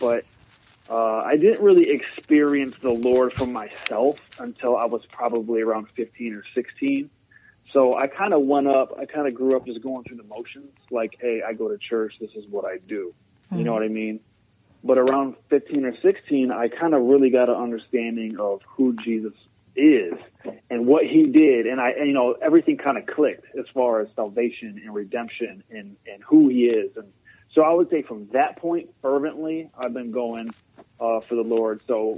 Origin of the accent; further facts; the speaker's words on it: Toledo, Ohio, United States; I am from Toledo, Ohio, and I'm a Christian rapper.